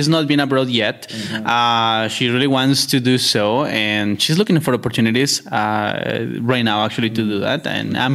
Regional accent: Colombia; English is a second language; "I am from Colombia." and that was my level of English.

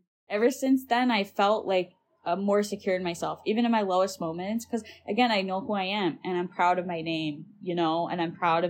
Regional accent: Michigan, United States; I'm from the Upper Peninsula, and I moved for the first time across the bridge.

